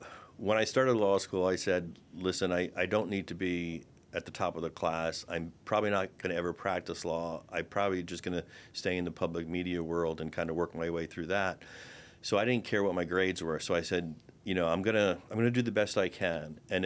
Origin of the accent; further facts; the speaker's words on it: Florida, United States; So I loved growing up in South Florida.